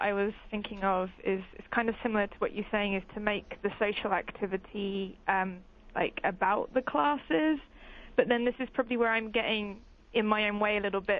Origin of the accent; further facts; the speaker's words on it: Brighton, South East England, United Kingdom; Brighton.